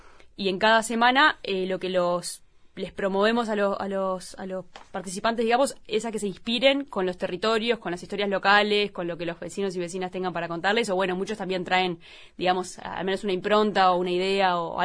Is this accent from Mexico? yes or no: no; Uruguay; Incluso siendo uruguayos